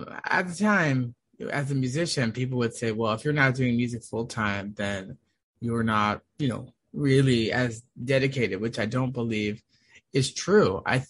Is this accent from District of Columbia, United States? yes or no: yes; Washington, District of Columbia, United States; but I'm originally from Washington, D.C., Maryland area.